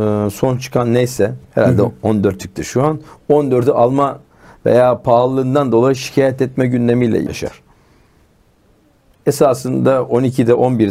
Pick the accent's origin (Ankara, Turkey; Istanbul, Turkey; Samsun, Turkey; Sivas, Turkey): Istanbul, Turkey; Üsküdar; doğma büyüme Üsküdarlıyım.